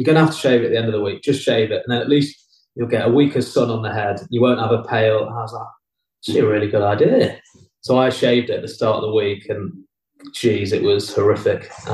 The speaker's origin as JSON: {"language": "English", "region": "England", "country": "United Kingdom", "said": "the usual kind of English chat and a few drinks for being English."}